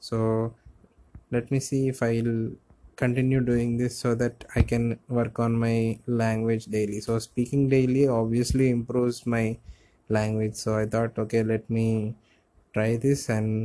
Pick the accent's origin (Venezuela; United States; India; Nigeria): India; first language Telugu; English is a second language; also born or lived in Chennai; since I am staying at my hometown, where I speak my native language, Telugu